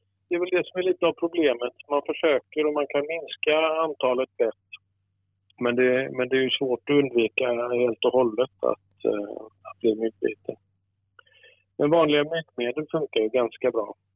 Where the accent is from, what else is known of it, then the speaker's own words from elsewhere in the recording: Skåne, Sweden; Jag är uppvuxen i Skåne, på Österlen.